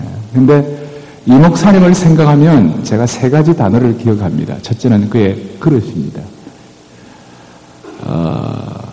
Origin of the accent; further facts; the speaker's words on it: Busan, South Korea; 제가 어릴 때 부산에서 좀 자랐는데